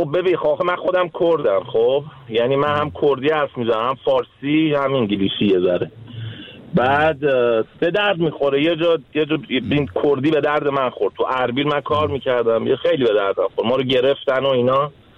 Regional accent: Iran; moved away as an adult; also born or lived in Malaysia; now in United States; من تقریبا 7 سالی هست، 7 سال اومدم، ولی در مجموع 14 سال از ایران اومدم بیرون. مالزی بودم برش اومدیم اونجا.

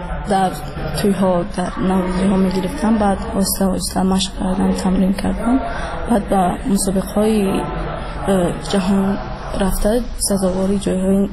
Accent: Kulob, Khatlon, Tajikistan; now in Dushanbe, Tajikistan; من خودم از شهر کلاب می باشم. دیون سال است که من در شهر دوشنبه تمرین میکنم.

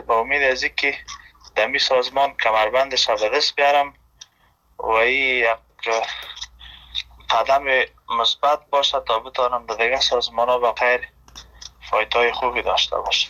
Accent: Afghanistan

